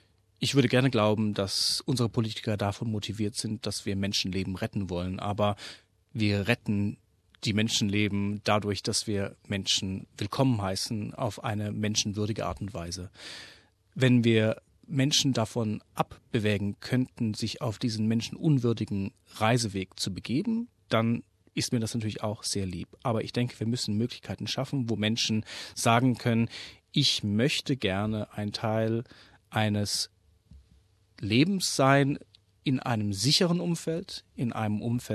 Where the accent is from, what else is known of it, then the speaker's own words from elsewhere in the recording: Australia; wo wir als Australier uns schon Gedanken machen